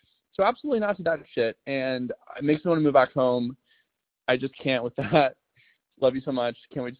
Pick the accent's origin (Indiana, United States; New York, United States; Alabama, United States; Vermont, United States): Alabama, United States; I'm from the South. I'm from Alabama. And back there, down there